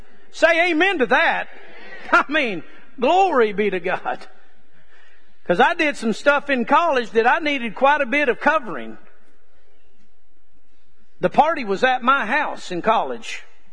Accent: Texas, United States; accent: Texas; And he understands my Texas accent.

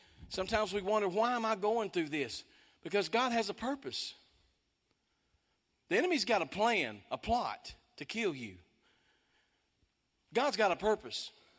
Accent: Nacogdoches, Texas, United States; But I'm from East Texas, so I'm from Nacogdoches.

